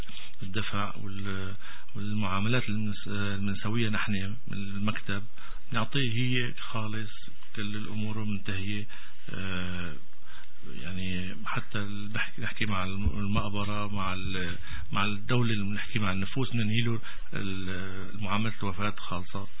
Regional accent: Aleppo, Aleppo Governorate, Syria; moved away as an adult; now in Canada; من سوريا، من مدينة حلب. وصلت لكندا حوالي 4 سنوات تقريبا يعني

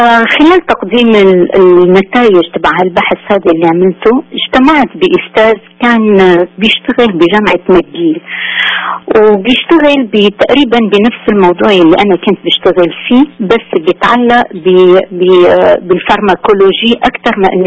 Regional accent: Damascus, Damascus Governorate, Syria; also born or lived in Aleppo; أنا من الشام، بس وقت اللي حصلت على البكالوريا من الشام كان عندي علامتين ناقصين مشان أدخل كلية الطب بالشام، بس كان عندي علامتين أكثر مشان أدخل بكلية الطب بجامعة حلب، فرحت على حلب وعملت دراسة الطب بكلية حلب. بعدين اختصيت بالأطفال بالشام

